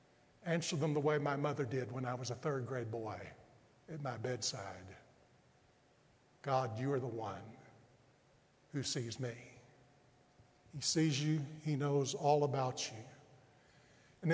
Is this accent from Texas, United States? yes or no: yes; Brownwood, Texas, United States; I remember when I was a third grade boy growing up in Brownwood, Texas.